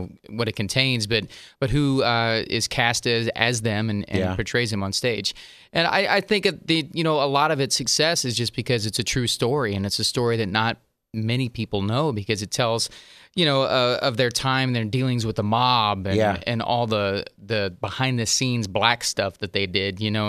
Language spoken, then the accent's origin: English; Kansas City, Kansas, United States; Yeah, I grew up in Kansas City, Kansas, okay. and went to high school there